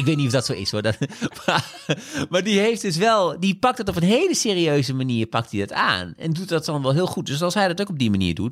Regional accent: Overijssel, Netherlands; accent: Twents; Ik heb mijn Twentse accent heb ik afgeleerd door teletekst te lezen. Toen ik bij lokale radio begon, toen ik 15 was, enorm Twents accent.

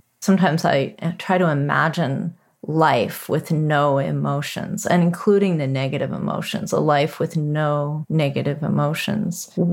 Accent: United States; certainly when I was growing up in America, no one ever schooled me in the presence of a subtle body

